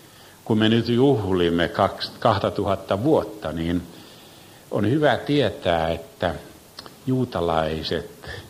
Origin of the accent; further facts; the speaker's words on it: Israel; kun hän huomasi, että olen Israelista